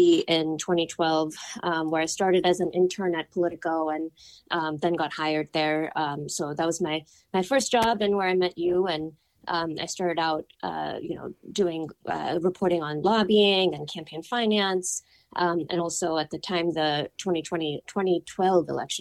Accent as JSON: {"language": "English", "town": "New Delhi", "region": "Delhi", "country": "India", "tie": "born or raised there", "also_born_or_lived": "North Carolina, United States", "said": "so I grew up in New Delhi and in North Carolina"}